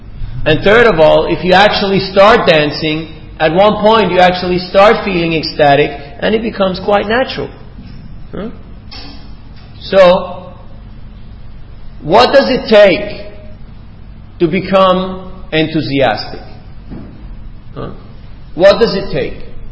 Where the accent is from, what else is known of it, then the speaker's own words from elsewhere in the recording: Australia; I'm an Aussie, you know.